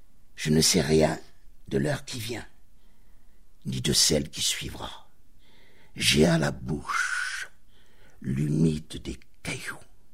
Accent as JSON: {"language": "French", "town": "Bourgoin-Jallieu", "region": "Auvergne-Rhône-Alpes", "country": "France", "tie": "born or raised there", "also_born_or_lived": "South West France", "said": "je suis revenu du Sud-Ouest sur ma région, sur là d'où je viens, sur là d'où j'ai mes origines, c'est-à-dire à Bourgoin-Jallieu"}